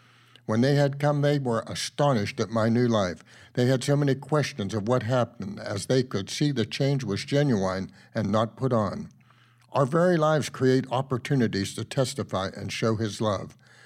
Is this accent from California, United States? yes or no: no; Pennsylvania, United States; moved away; The funeral was located at my hometown in Pennsylvania, a place I moved away from many years before.